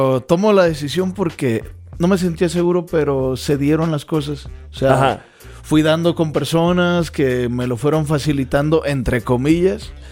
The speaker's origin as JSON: {"language": "Spanish", "country": "Mexico", "said": "Lo que vivimos como mexicanos. Negativo, positivo, es lo que nos conforma como mexas."}